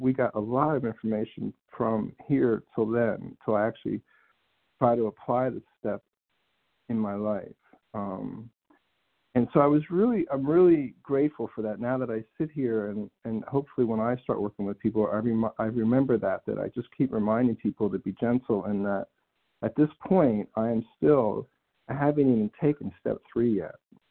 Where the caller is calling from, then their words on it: Tennessee, United States; Hello, everybody. … from Tennessee.